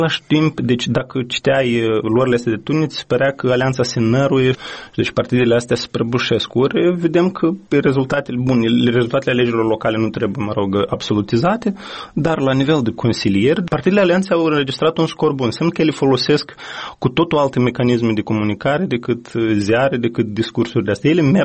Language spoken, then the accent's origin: Romanian; Moldova; Satul meu, care, mă rog, e un sat tipic din Republica Moldova.